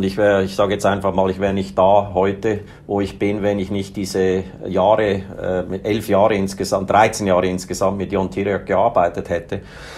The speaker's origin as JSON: {"language": "German", "country": "Switzerland", "said": "ich bin Schweizer, ich bin in einer ganz normalen, mittelständigen Familie aufgewachsen"}